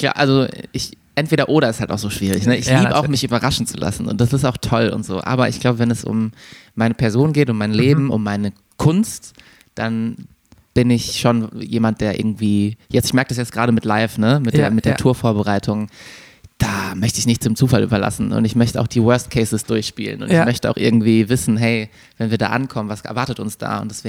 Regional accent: Bochum, North Rhine-Westphalia, Germany; also born or lived in Mannheim; now in Berlin, Germany; Ich bin in der Großstadt, also in der Metropolregion groß geworden. Ich komme aus Bochum, aus dem Ruhrgebiet. Da ist irgendwie Stadt an Stadt an Stadt.

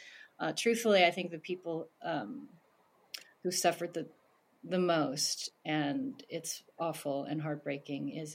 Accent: United States; I barely speak Thai. I am fully an American person.

